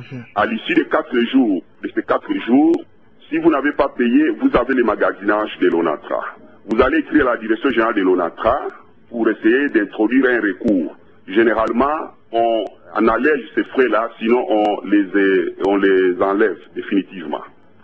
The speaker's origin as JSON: {"language": "French", "country": "DR Congo", "said": "Bon, je vous parle en tant que Congolais."}